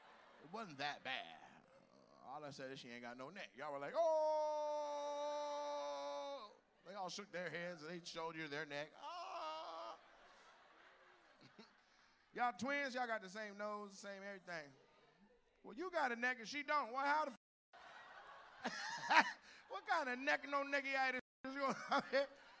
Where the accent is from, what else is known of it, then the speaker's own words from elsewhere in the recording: Washington, United States; I'm from Washington State. I pay attention.